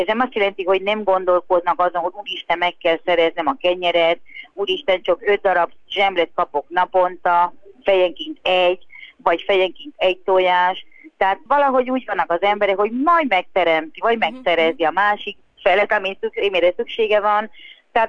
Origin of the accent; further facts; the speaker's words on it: Hungary; én most magyarként beszélek